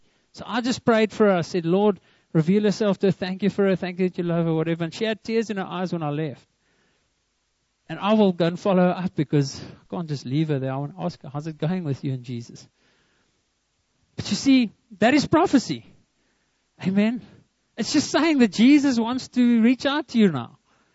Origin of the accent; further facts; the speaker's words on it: South Africa; I'm from South Africa. I mean, I'm like, you know, originally … are from England, but you know, I'm from here.